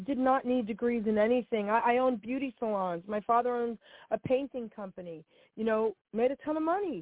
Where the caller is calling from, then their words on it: New Jersey, United States; I'm calling from New Jersey.